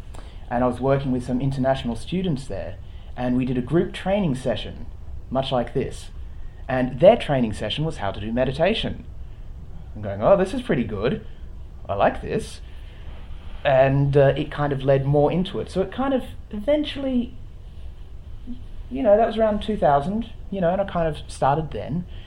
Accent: Kalamunda, Western Australia, Australia; Well, I'm local. I come from Kalamunda. Mm-hmm. Not from a long way away.

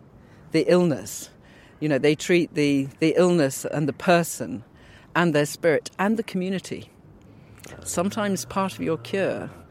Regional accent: Kenya; I grew up in Kenya, so from the age of 6 or 7, we were outdoors pretty much all the time. I was the eldest of 5 children

